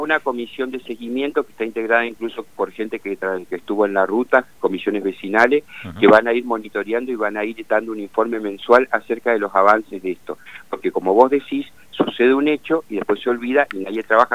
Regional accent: Cutral Có, Neuquén, Argentina; yo soy nacido y criado, cumplí 50 años acá en Cutralcó y conozco bien a la gente de mi pueblo.

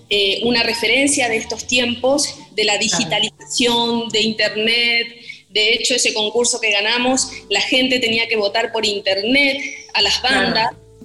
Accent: Resistencia, Chaco, Argentina; also born or lived in Clorinda; viviendo en el Chaco yo, en Córdoba, Diego Pérez, viajamos sin escalas desde Resistencia Chaco, donde yo me crié, porque yo soy nacida en Clorinda Formosa

